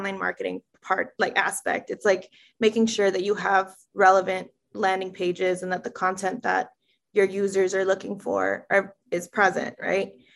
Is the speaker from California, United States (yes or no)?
yes; Los Angeles, California, United States; I am originally from East LA, and born and raised in East LA all day.